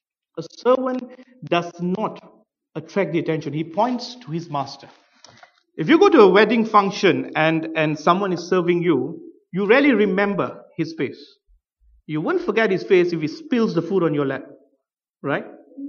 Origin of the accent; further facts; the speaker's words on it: Malaysia; English is a second language; When I was growing up in Malaysia, the first job, I started off life working in a hotel, in a resort, in a country that where English is not your first language